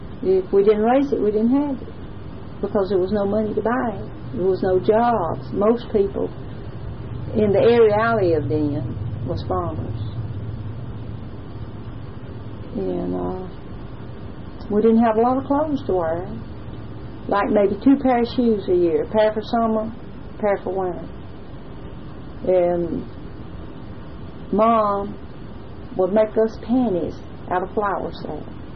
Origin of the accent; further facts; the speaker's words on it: Alabama, United States; also born or lived in Talladega; I was born in Clay County.